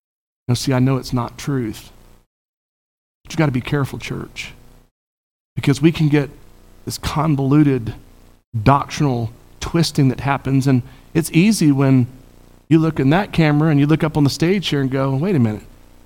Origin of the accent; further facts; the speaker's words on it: Charlotte, North Carolina, United States; And remember, I grew up in Charlotte. I grew up in the place that they affectionately referred to PTL as Pass the Loot.